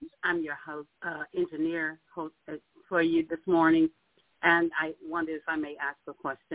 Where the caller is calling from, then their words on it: Florida, United States; I'm calling from Florida, number one.